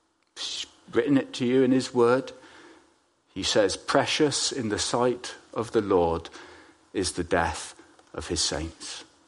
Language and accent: English; Bradford-on-Avon, South West England, United Kingdom; When I was growing up in Bradford-on-Avon, there were lots and lots of us as teenagers.